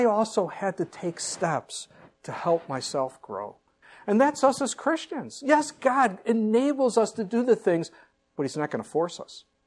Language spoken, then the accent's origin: English; Illinois, United States; now in Arizona, United States; and I moved from Illinois all the way out to Arizona.